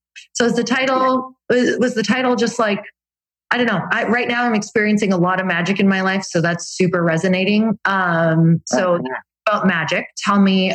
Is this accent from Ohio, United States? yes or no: no; Michigan, United States; Oh, I'm from Upper Michigan. That's like what you do.